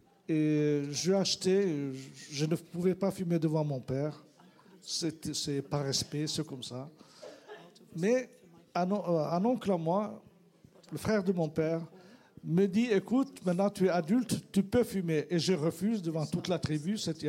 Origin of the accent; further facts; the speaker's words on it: Jordan; moved away as an adult; Je viens de Jordanie